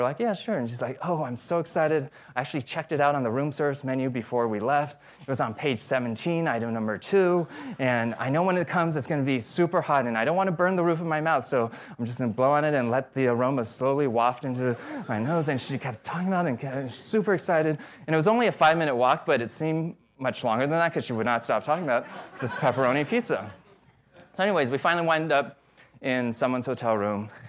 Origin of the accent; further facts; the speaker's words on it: Las Vegas, Nevada, United States; I'm from Vegas, so last call isn't in the dictionary there.